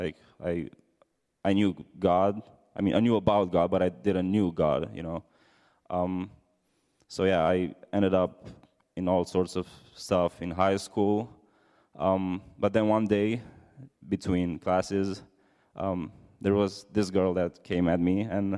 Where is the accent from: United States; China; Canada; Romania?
Romania; I'm from Romania. I'm Romanian. Fun fact about me, this is the first time I'm in America, so yeah, it's third day here.